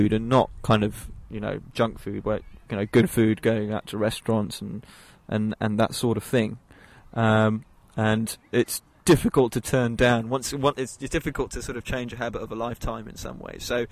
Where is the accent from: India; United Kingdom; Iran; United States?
India; I'm Indian, you know.